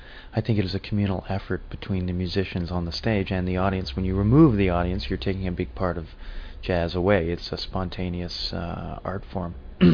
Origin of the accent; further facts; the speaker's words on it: Ottawa, Ontario, Canada; I got involved in the band because of my contacts of growing up in Ottawa